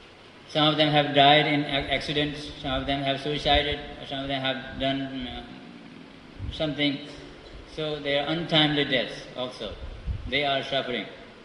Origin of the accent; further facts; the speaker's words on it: Nepal; just a week before I was in my hometown in Nepal